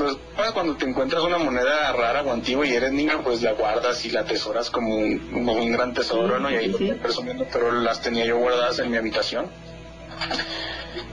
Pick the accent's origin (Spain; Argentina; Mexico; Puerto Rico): Mexico; Mexicali, Baja California; also born or lived in La Paz; cuando éramos muy pequeños nos fuimos de La Paz a Mexicali, y yo tendría 9 años, y crecimos toda la vida ahí hasta mis 24 años